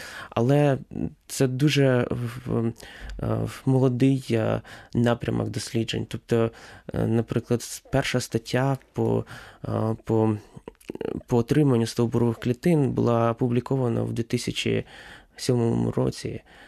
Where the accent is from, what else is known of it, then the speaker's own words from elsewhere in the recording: Shostka, Sumy Oblast, Ukraine; moved away as an adult; also born or lived in Kyiv; now in United States; Я взагалі з України. Я народився тут, виріс тут. Народився я і виріс спочатку в місті Шостка, це Сумська область. Потім переїхав до Києва